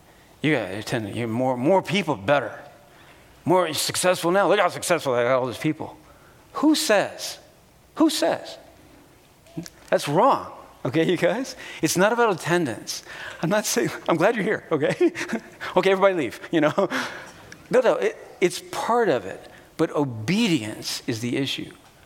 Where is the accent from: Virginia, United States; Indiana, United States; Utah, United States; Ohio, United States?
Indiana, United States; Indianapolis; I missed this when I was growing up in Indianapolis. I grew up in church world in Indianapolis.